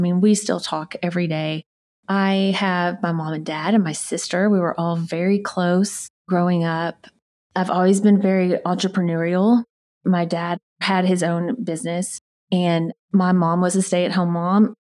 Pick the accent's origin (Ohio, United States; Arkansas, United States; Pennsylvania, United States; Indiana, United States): Arkansas, United States; other towns in Arkansas. We moved to Little Rock and then Hot Springs, but then we ended back up in my hometown.